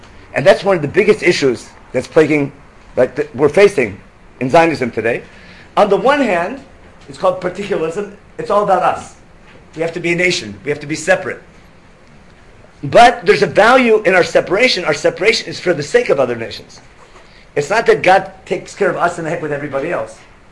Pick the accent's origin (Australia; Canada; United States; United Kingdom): United States; Akron, Ohio; I remember growing up, and I grew up in Akron, Ohio.